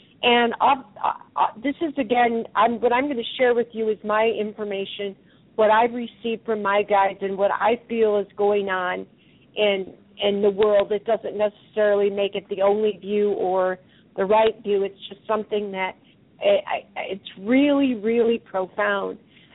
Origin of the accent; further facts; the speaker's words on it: the South, United States; Even though I'm from the South, I haven't got into the moonshine yet or anything.